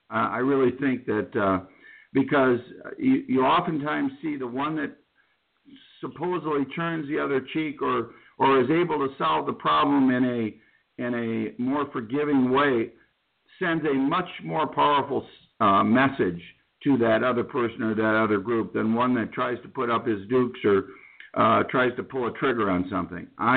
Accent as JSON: {"language": "English", "town": "Detroit", "region": "Michigan", "country": "United States", "tie": "born or raised there", "said": "And I learned a lot growing up in the Detroit, working in the downtown Detroit area during the riots."}